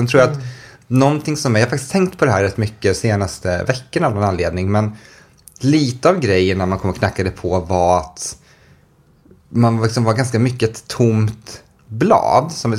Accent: Norrland, Sweden; Så det var därför vi växte upp i Norrland. Så flyttade vi dit när vi var 5.

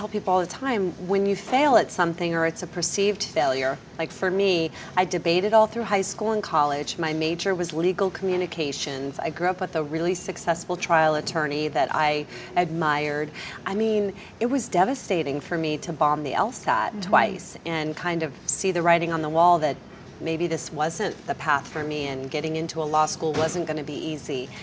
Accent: Florida, United States; growing up on a beach, I used to catch dinner for our family like one or two times a week off of our dock.

